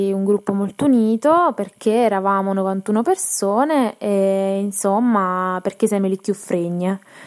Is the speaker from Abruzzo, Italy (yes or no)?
yes; Pianella, Abruzzo, Italy; vengo da Pianella in provincia di Pescara, ho 24 anni e nella vita studio architettura a Pescara.